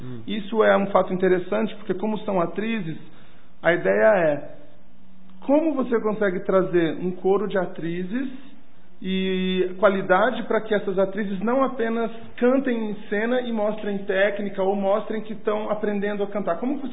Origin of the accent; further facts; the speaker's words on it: Guaxupé, Minas Gerais, Brazil; já que eu sou de Guaxupé